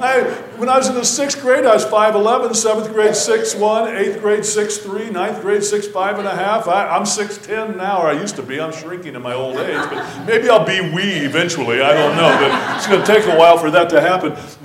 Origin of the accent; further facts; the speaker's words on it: Arizona, United States; I was raised in the church. Okay, I was raised in Arizona, and I was raised in a Southern Baptist church